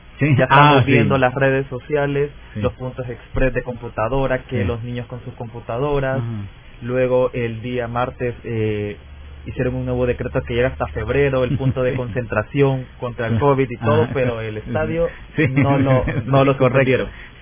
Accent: El Salvador; tenemos como salvadoreños, es nuestro deber, es nuestra responsabilidad sostener nuestra república

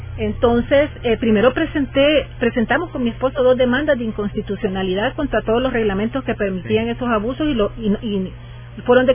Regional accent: El Salvador; porque yo soy salvadoreño y no puedo ver mis museos.

